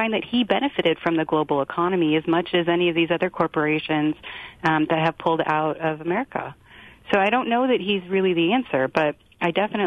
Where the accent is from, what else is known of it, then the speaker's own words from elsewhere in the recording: Michigan, United States; I grew up in the Detroit suburbs. My whole family worked in the auto industry.